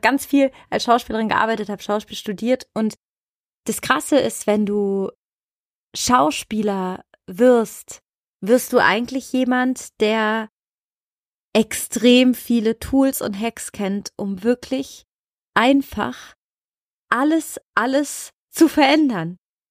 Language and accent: German; Italy; German is a second language; now in Germany; Und ich komme aus Italien. Für mich ist es ganz schlimm, nicht zu essen.